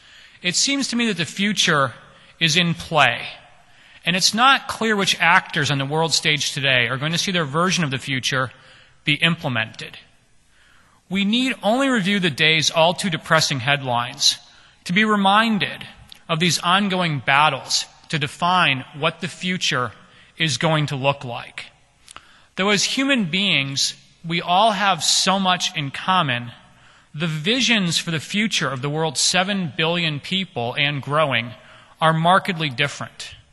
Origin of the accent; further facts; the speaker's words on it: Hong Kong; In fact, in my hometown of Hong Kong